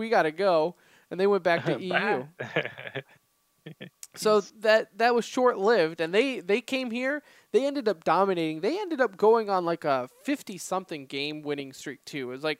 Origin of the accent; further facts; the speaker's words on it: Dallas, Texas, United States; One, because we are obviously from Dallas.